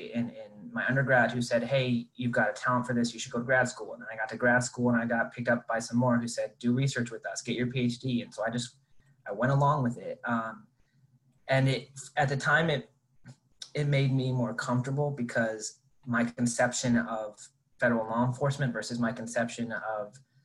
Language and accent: English; Carmel, Indiana, United States; also born or lived in Michigan; I grew up in the Midwest, North Midwest. I was born in Michigan, moved to Carmel, Indiana when I was six, and that's where I was raised more or less, which is a conservative, wealthy suburb of Indianapolis.